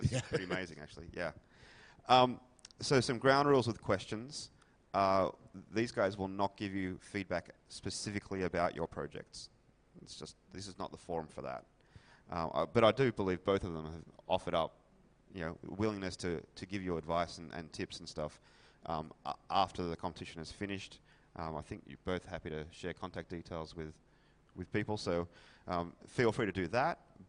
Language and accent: English; Australia; moved away as an adult; now in Seattle, United States; I live in Seattle, but by my accent you may be able to tell that I'm actually not from the US, unlike these two. I'm from Australia.